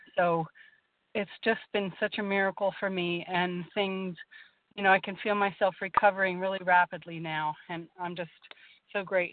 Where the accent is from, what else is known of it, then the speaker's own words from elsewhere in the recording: Pennsylvania, United States; I'm from Pennsylvania.